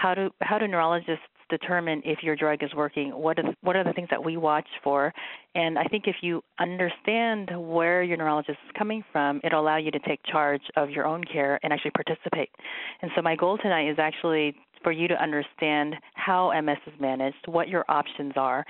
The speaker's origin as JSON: {"language": "English", "town": "Bellingham", "region": "Washington", "country": "United States", "tie": "born or raised there", "said": "I grew up in Bellingham, Washington, and I did my training in medical school as well as neurology residency at the University of Washington."}